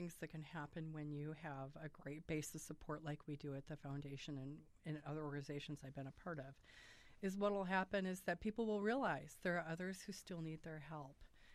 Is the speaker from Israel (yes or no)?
no; River Falls, Wisconsin, United States; So I grew up in River Falls, Wisconsin. And after high school, I attended Carleton College in Northfield, Minnesota, and earned a bachelor's in political science.